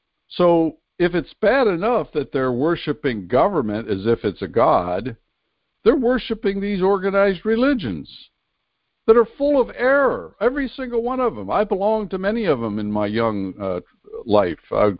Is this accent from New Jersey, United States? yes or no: yes; New Jersey, United States; I grew up in South Jersey, part of my childhood anyway, in South Jersey, very heavily Italian at that time especially.